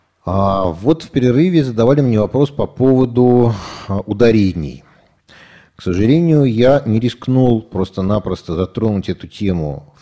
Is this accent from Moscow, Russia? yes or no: no; Saint Petersburg, Russia; Я вырос в Семенцах, на Подольской улице.